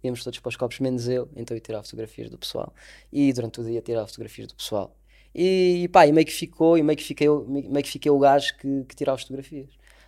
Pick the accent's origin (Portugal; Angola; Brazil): Portugal; Vila Nova de Santo André, Alentejo; also born or lived in Beja; now in Lisbon, Portugal; Nascido em Beja, crescido em Vila Nova de Santo André, fiz lá toda a minha vida.